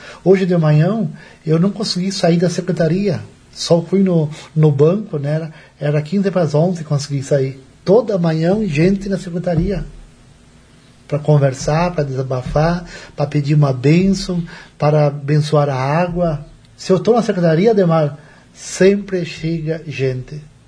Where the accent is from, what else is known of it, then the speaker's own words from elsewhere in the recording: Áurea, Rio Grande do Sul, Brazil; com o meu pároco da minha terra, lá de Áurea.